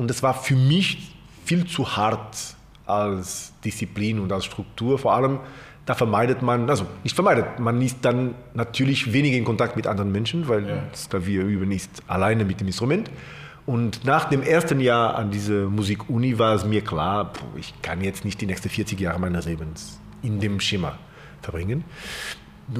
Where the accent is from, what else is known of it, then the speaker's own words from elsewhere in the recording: Portugal; German is a second language; Also Portugal bleibt meine Heimat. Ich bin viel näher an Portugal als andere Länder, klar.